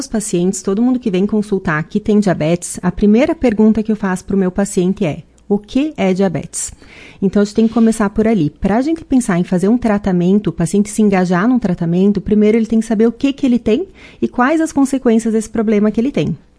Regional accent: Marau, Rio Grande do Sul, Brazil; sou nascida em Marau, criada em Marau. Minha família mora aqui já há muitos anos e eu fiz minha faculdade em Caxias do Sul e depois eu fiz a minha especialização no Rio de Janeiro

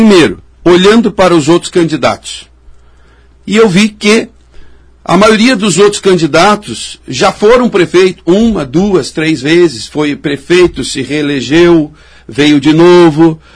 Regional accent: Porto Alegre, Rio Grande do Sul, Brazil; now in Caxias do Sul, Brazil; tenho 47 anos, sou natural de Porto Alegre, estou em Caxias há praticamente 17 anos.

